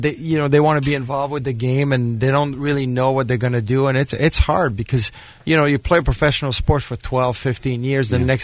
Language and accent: English; Montreal, Quebec, Canada; first language French; English is a second language; If I didn't get drafted, my next option in Montreal, at the time, you know, you got to remember, I didn't speak English. Like, this is my whole world was in French.